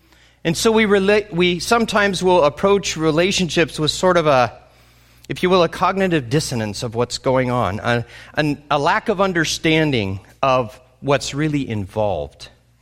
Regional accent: San Diego, California, United States; moved away as an adult; also born or lived in Orlando, Florida; I had moved from San Diego, which is my hometown. I had joined the Navy. I moved to Orlando, Florida to go to school for 6 months.

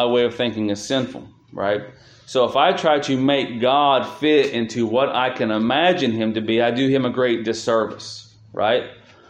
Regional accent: Cincinnati, Ohio, United States; I grew up in the Cincinnati area, and we followed the Cincinnati Bengals.

